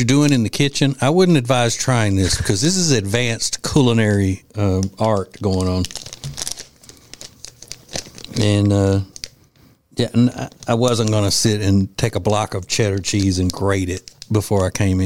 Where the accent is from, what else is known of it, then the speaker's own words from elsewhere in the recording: Louisiana, United States; we didn't eat this growing up in Louisiana, so I think it's the southeastern regional thing.